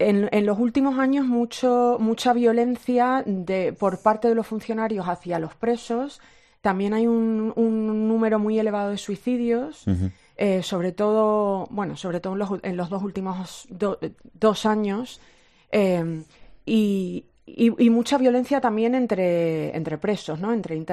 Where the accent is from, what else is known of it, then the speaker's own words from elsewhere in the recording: Lanzarote, Canary Islands, Spain; moved away as an adult; now in United States; Soy de Lanzarote, sí.